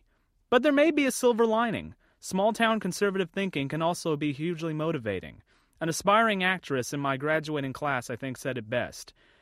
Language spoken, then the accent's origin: English; Reedley, California, United States; than back in my hometown of Reedley, California.